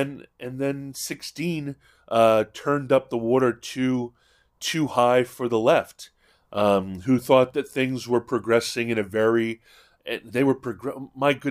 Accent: Hawaii, United States; But I think that's because I grew up in Hawaii, and in Hawaii, it's always, we don't even call people Asians.

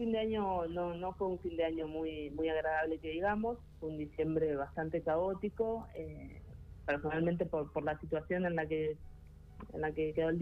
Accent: Felipe Solá, Buenos Aires, Argentina; Yo soy de Felipe Sola, exactamente.

